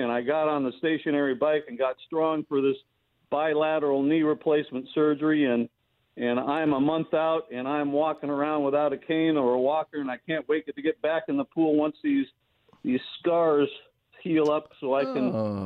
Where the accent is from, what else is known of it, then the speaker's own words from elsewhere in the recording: California, United States; The San Fernando Valley. I'm a Valley boy.